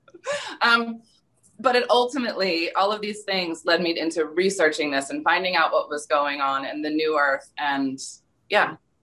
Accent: Philadelphia, Pennsylvania, United States; I was actually in North Jersey at the time, because I'm from Philadelphia

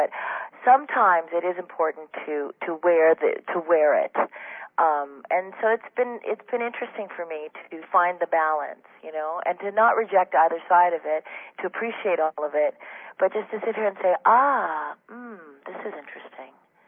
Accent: Canada; I came from Canada, so, and then all my family were African Canadians.

